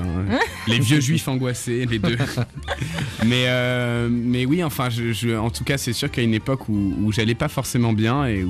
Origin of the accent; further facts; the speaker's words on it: Avignon, Provence-Alpes-Côte d'Azur, France; mais moi je viens d'Avignon. Et c'est effectivement un super truc quand tu es dans une petite ville d'avoir autant de choix dans les films.